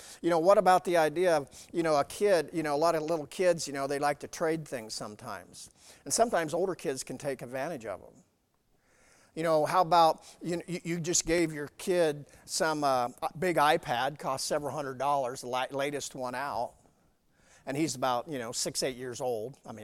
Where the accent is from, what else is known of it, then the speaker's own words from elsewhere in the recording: Lavella, Iowa, United States; I come from Lavella, way out West Lavella, and back then they had swimming lessons